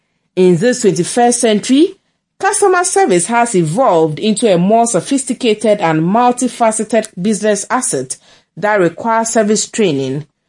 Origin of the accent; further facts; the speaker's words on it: Ghana; Are they thinking that I'm not Ghanaian, and so the Ghan language is alien to me?